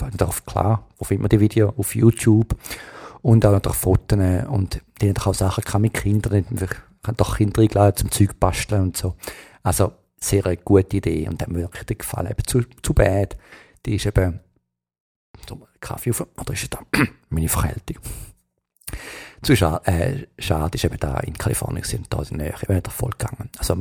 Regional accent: Switzerland; Also für mich ist ganz klar, als Schweizer, Driving Range, Range, schreibt man genau gleich

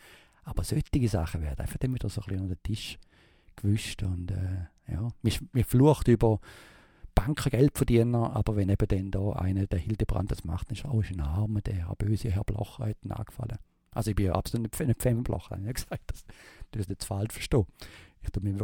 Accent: Switzerland; Als Schweizer

